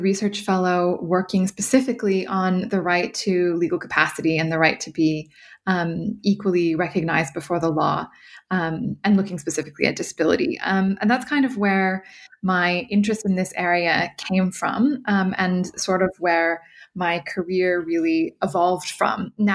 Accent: California, United States; I am originally from California and did my law degree in New York

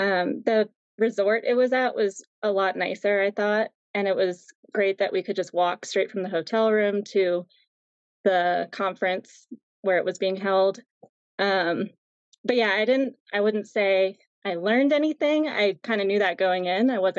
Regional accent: New England, United States; And I'm actually originally from New England, and I'm a longtime listener of the podcast.

